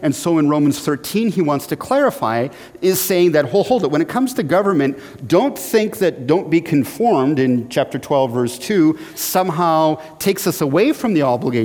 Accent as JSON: {"language": "English", "country": "Canada", "lives_now": "United States", "said": "I'm a Canadian, so I am, if you're looking for my status here, I'm a permanent resident alien."}